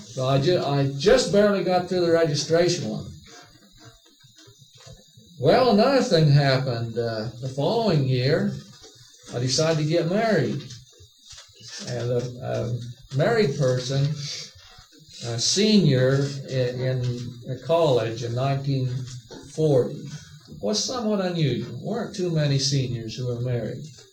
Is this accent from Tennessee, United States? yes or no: no; Ogden, Utah, United States; And at that point in my life, I thought, boy, Ogden's my hometown. It's a beautiful, wonderful place.